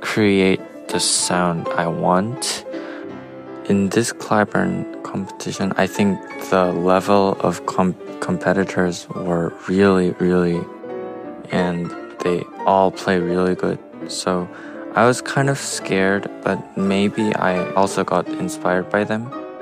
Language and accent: English; South Korea; English is a second language; and I'm from South Korea. I'm 15 years old.